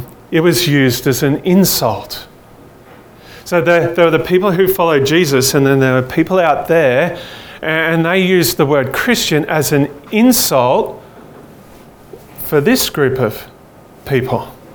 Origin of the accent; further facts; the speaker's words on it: Bathurst, New South Wales, Australia; I grew up in Bathurst wearing Ugg boots, like driving Taranas.